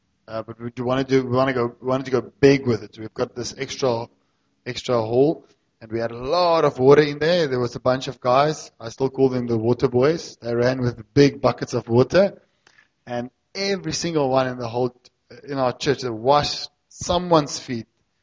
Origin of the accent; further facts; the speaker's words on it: Wellington, Western Cape, South Africa; now in Cape Town, South Africa; Now, Afrikaans boykie. I come from Wellington, and you know, the Lord works in amazing ways, because I'm now a pastor in Cape Town